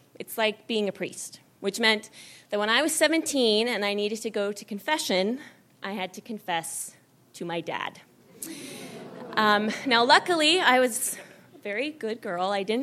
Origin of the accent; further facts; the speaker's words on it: Idaho, United States; I grew up in Idaho, but we would go down to Utah for BYU football games, and I went to a couple of girls' camps there and volleyball camps.